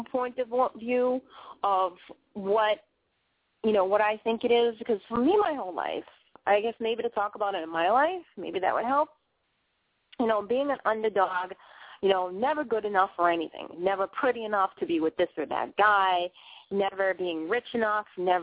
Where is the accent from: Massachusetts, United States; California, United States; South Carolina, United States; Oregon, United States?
Massachusetts, United States; Boston; listen to the way I sound. I'm a Bostonian. I talk kind of funny sometimes.